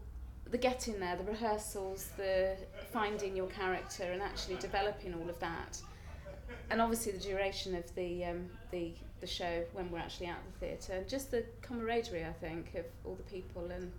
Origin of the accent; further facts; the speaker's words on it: South West England, United Kingdom; now in Wellington, United Kingdom; I'm 35. I currently live in Wellington just outside Hereford, but I'm originally from Cornwall.